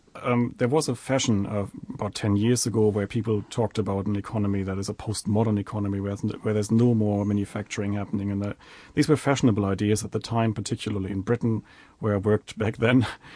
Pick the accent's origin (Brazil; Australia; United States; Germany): Germany; accent: German; I personally, of course, as you can hear from my accent, I come from a big manufacturing country in Europe, from Germany.